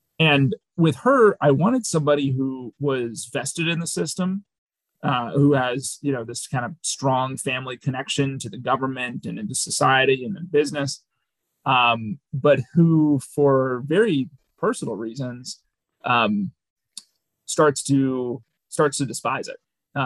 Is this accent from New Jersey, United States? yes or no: no; Minneapolis, Minnesota, United States; I think that's probably a Texas thing coming out there, even though I'm from Minneapolis.